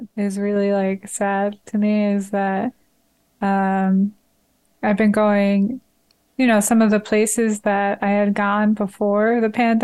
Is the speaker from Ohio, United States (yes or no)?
no; New Jersey, United States; which I learned my first season because I came from New Jersey and I was like, oh, it's summertime.